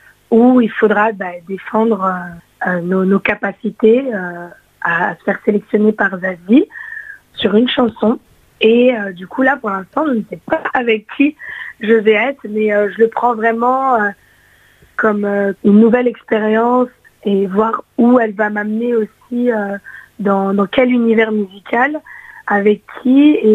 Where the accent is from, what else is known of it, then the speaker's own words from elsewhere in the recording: Paris, Île-de-France, France; now in Narbonne, France; je suis originaire de Paris de base et je suis allée vivre à Narbonne